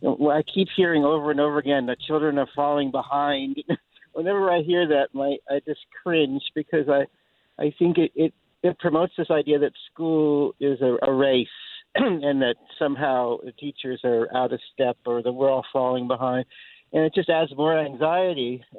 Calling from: Stoneham, Maine, United States; Stoneham is near Norway, about 20 miles from Norway

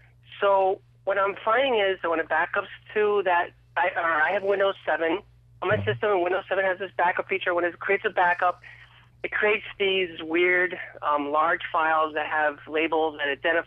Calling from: Schenectady, New York, United States; from Schenectady.

